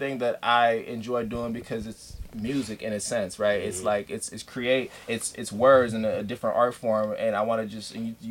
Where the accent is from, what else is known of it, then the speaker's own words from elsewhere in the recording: New York, United States; I'm a New York rapper, guys. I was born in New York. I was raised there for a majority of my life.